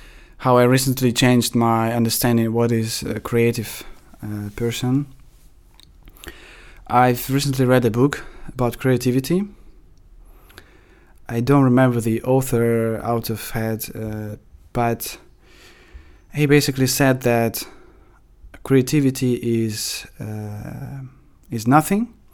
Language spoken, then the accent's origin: English; Russia; English is a second language; Growing up in Russia, it wasn't really easy to express them